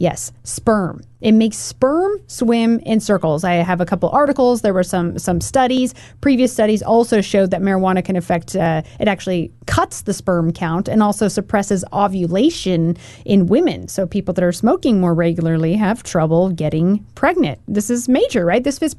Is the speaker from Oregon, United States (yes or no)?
yes; Oregon, United States; I grew up in Oregon.